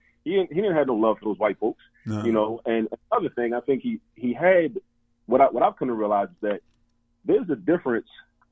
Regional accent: Baltimore, Maryland, United States; We grew up in Baltimore.

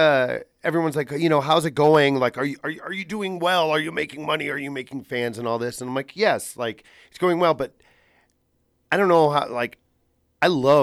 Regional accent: Homewood, Illinois, United States; I got to start like one town over in my hometown of Homewood, Illinois.

